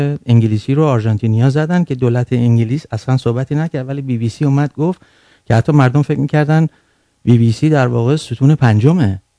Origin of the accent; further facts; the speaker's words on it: Iran; now in Canada; ایرانی هستیم و تو خاورمیانه بزرگ شدیم